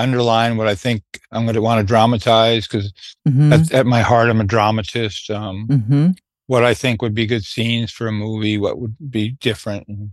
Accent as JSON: {"language": "English", "town": "Brooklyn", "region": "New York", "country": "United States", "tie": "born or raised there", "said": "going to the Brooklyn Paramount. I was raised in Brooklyn."}